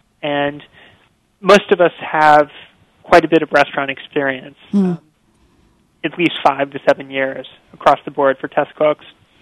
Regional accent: Canada; born there; You know, I was born in Canada, but never really lived there that much.

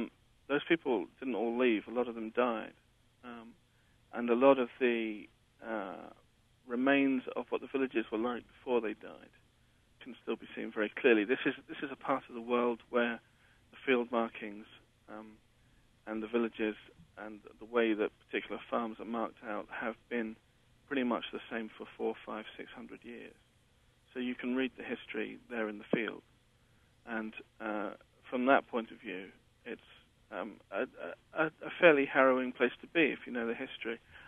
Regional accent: England, United Kingdom; Surprisingly well.

